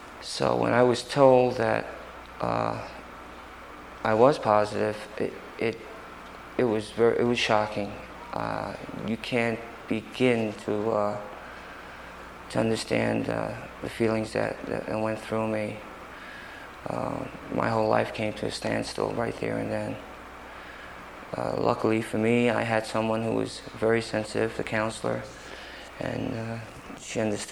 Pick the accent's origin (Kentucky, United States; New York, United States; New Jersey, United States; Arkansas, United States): New York, United States; Brooklyn; Well, I was born and raised in South Brooklyn, all right. Like I mentioned, on Columbia Street, and during the 50s and the early 60s